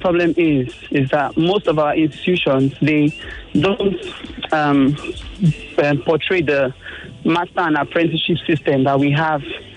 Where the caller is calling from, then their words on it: Ekpe, Nigeria; I'm calling from Ekpe.